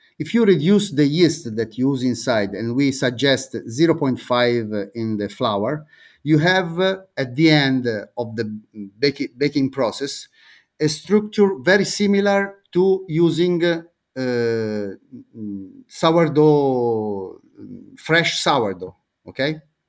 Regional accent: Tuscany, Italy; English is a second language; In my opinion, I am from Tuscany, and of course Farro is and Spelt are good

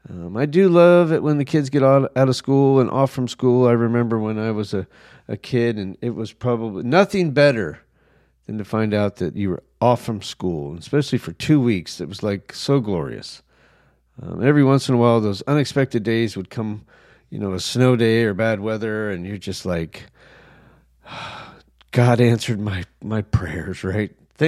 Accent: New Mexico, United States; You know, I grew up in New Mexico. So, you know, I'm on the East Coast now.

